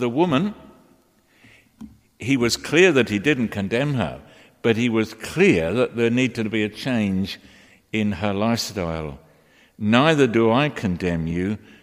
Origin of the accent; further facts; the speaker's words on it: London, United Kingdom; Barbara and I come from the East End of London.